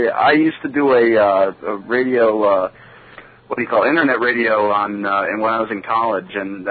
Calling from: Ronkonkoma, New York, United States; I'm calling from the Lake Ronkonkoma train station.

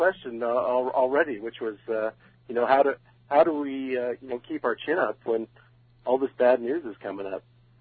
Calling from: Oregon, United States; From Oregon.

